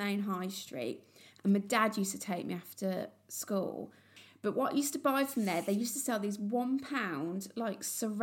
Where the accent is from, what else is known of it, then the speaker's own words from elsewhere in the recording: Birmingham, West Midlands, United Kingdom; So I grew up in Moseley and this was before... pound shops, right?